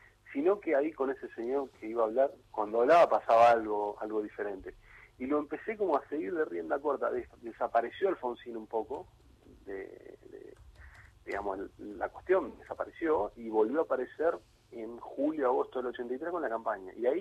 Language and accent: Spanish; Junín, Buenos Aires Province, Argentina; yo soy de Junín, vivo en Junín, provincia de Buenos Aires